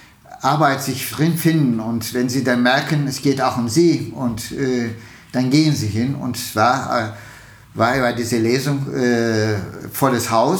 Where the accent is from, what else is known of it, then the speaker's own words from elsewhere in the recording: Istanbul, Turkey; German is a second language; also born or lived in Ulm; now in Frankfurt, Germany; Ich bin zwar ein schönste Stadt der Welt aufgewachsen in Istanbul und kam ich auch nach Ulm und war mir zu klein und dann kam ich nach Frankfurt, war mir auch klein, aber Frankfurt ist eine Stadt, man liebt sie im zweiten Blick und ich lebe gerne hier